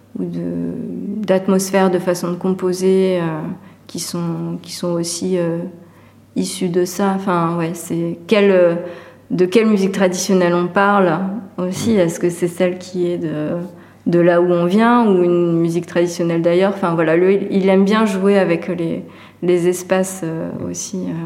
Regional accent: Pays de la Loire, France; Pourtant, c'est ma culture hein, native. Je suis vendéenne. Voilà, je suis née dans le Poitou.

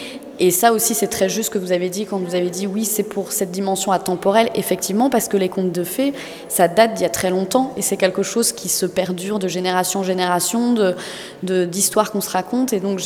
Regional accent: Brittany, France; comme je suis bretonne, j'adore, pour moi, les plus belles lumières

